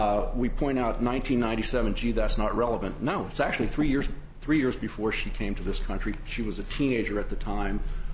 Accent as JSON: {"language": "English", "region": "New York", "country": "United States", "said": "I'm from New York. I'll talk fast."}